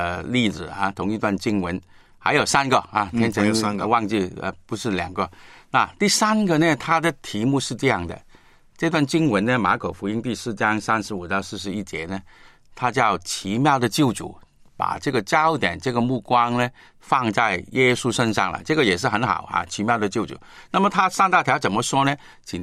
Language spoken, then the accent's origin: Chinese; Guangdong, China; 我们广东人这个说话就是说